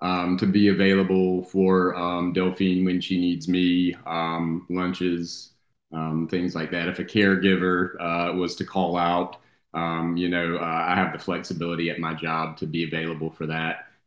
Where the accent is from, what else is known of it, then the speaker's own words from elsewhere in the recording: North Carolina, United States; I grew up here in Central North Carolina, fairly normal upbringing, went to NC State